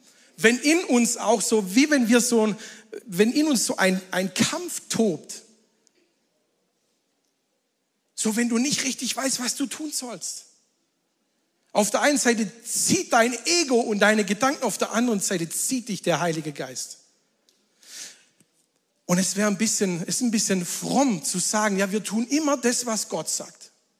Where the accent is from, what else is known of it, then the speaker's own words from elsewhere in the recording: Baden-Württemberg, Germany; Weißt du, denkst du ja dann als Schwabe, es wird nie Bauplatz geben, kannst du nie zu Geld machen.